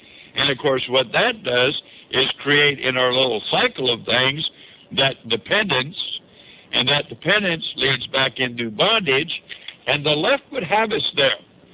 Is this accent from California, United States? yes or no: yes; Santa Cruz, California, United States; especially when you're growing up in Santa Cruz, where this left-wing giveaway stuff is so prevalent.